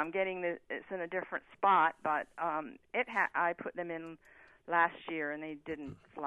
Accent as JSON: {"language": "English", "town": "Rochester", "region": "New York", "country": "United States", "moved": "yes", "said": "I'm from Rochester, New York, and we are famous for our lilacs. And when you move somewhere else, you kind of like to have the same plants around you you had in your other home."}